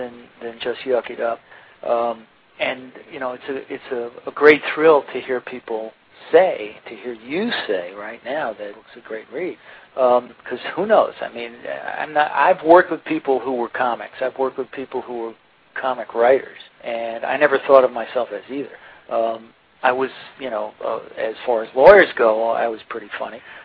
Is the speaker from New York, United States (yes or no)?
yes; New York, United States; I grew up in New York State in a small river city that had a pretty diverse ethnic mix.